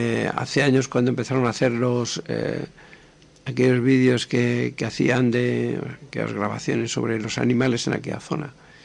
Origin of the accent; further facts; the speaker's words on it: Madrid, Community of Madrid, Spain; Y a los que somos de aquí de Madrid, pues vamos a otros barrios menos concurridos.